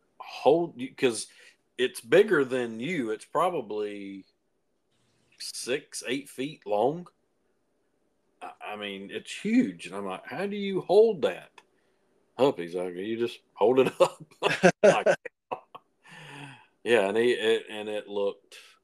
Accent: South Carolina, United States; the local shop that I use, which is CNC Thunder Custom Motorcycles here in my hometown, upstate South Carolina

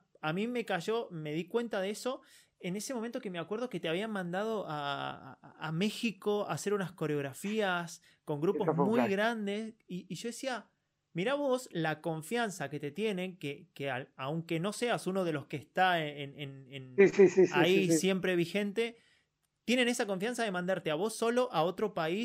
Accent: Mendoza, Argentina; moved away as an adult; now in Buenos Aires, Argentina; de Mendoza. Vos, de Mendoza. Yo llegué

